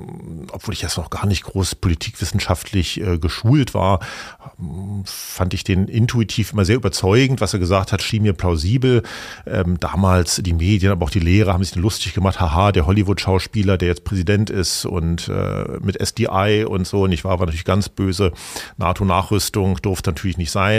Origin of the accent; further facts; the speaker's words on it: Berlin, Germany; Ich bin in West-Berlin groß geworden, also auch noch mal ein ganz anderes Biotop.